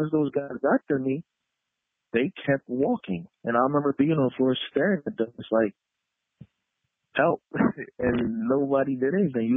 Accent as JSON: {"language": "English", "country": "Haiti", "said": "You know, keep in mind I'm from Haiti, you know, just living in a one-bedroom apartment with both parents and everything stacked on top of each other."}